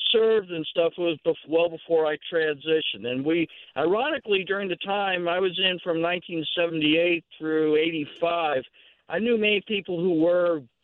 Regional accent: United States; I'm an American, and I'm a military veteran.

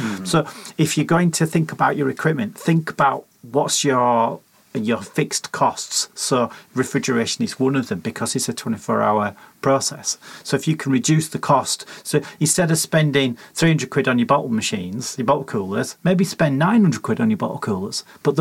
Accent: Leeds, Yorkshire and the Humber, United Kingdom; My hometown, Leeds.

